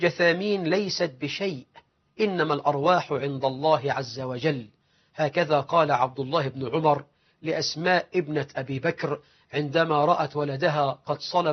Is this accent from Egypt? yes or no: yes; Egypt; اللهم اجعل بلدنا مصر أمنا أمانا وسائر بلاد المسلمين.